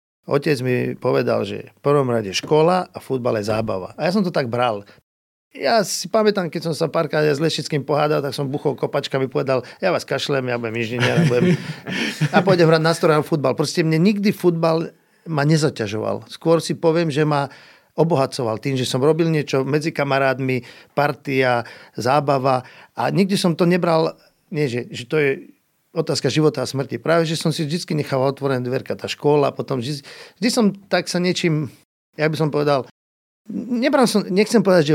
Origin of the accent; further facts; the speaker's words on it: Nitra, Nitra Region, Slovakia; Ja som z Mlynáriec, čo už dneska je mestská časť Nitry, ale predtým to bola obec